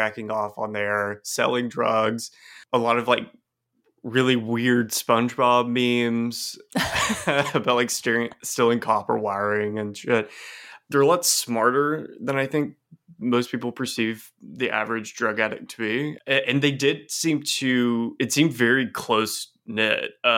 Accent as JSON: {"language": "English", "region": "Texas", "country": "United States", "tie": "born or raised there", "lives_now": "Fort Lauderdale, United States", "said": "Yeah, I live in Florida now. I live in Fort Lauderdale, but I grew up in Texas, actually. But it's like really close to Louisiana"}